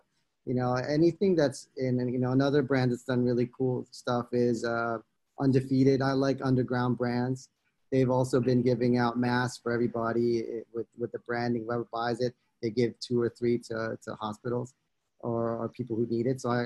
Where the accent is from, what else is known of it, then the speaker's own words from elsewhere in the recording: United States; now in Thailand; I'm a little bit of a hybrid as well. I grew up in the States, but I've been working in Southeast Asia for a long time.